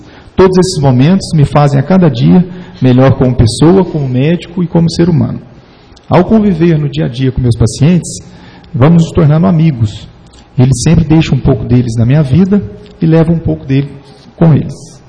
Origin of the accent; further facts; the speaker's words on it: São Sebastião do Rio Verde, Minas Gerais, Brazil; also born or lived in Cruzília / São José dos Campos / Caxambu; Eu nasci em Cruzília, no sul de Minas Gerais